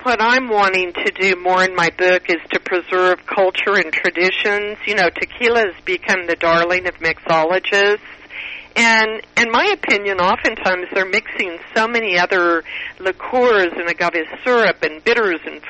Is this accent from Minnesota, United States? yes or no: no; El Paso, Texas, United States; I grew up in El Paso on the border, so I spoke Spanish fluently